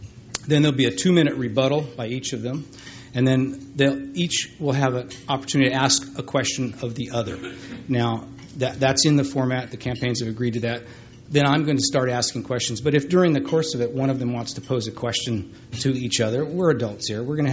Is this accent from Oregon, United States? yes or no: no; California, United States; I'm from California.